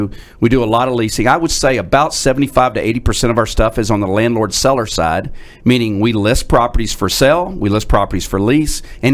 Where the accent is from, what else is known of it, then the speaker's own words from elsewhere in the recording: Oak Cliff, Texas, United States; I grew up in Oak Cliff, as I mentioned.